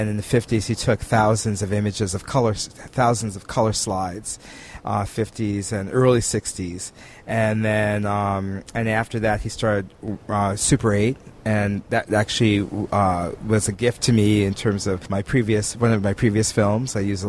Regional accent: New York City, New York, United States; I'm originally from New York. I'm a New Yorker, native New Yorker for five generations.

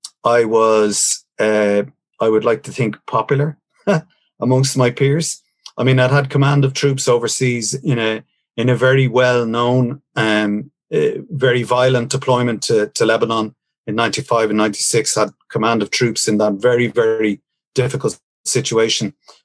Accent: Ireland; as a citizen, as a parent, as an Irish person

